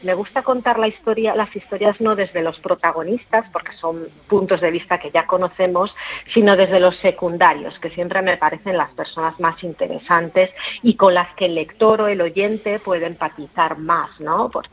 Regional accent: Vigo, Galicia, Spain; moved away; no recuerdo el gallego, desgraciadamente, a pesar de que soy de Vigo, pero pasé más de 20 años fuera de España

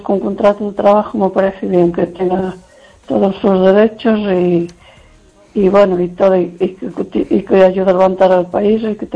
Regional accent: Lugo, Galicia, Spain

